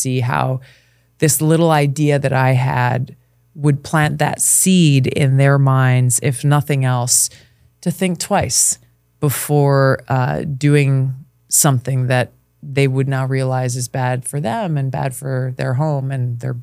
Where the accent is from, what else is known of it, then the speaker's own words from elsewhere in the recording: Hawaii, United States; You know, I was a kid, I grew up in Hawaii. Yeah, yes, we are the 50th state of America.